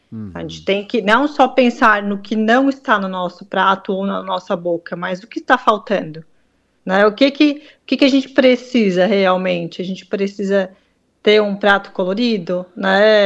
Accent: Criciúma, Santa Catarina, Brazil; Eu sou de Criciúma.

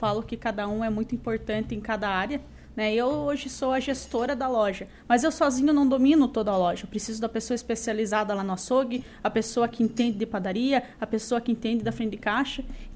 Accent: General Carneiro, Paraná, Brazil; Eu nasci e fui criada em cidade do interior, uma cidade de 12 mil habitantes.

